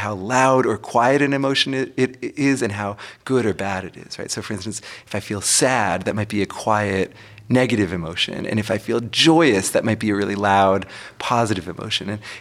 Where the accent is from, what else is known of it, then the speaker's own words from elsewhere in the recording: Massachusetts, United States; back in my home state of Massachusetts